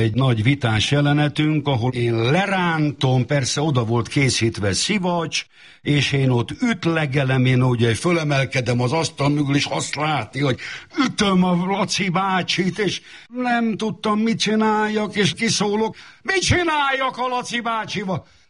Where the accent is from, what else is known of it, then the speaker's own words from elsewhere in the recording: Szeged, Csongrád-Csanád, Hungary; born there; 67-ben, amikor én Szegeden születtem, édesapám 60-tól a Szegedi Nemzeti Színház tagja volt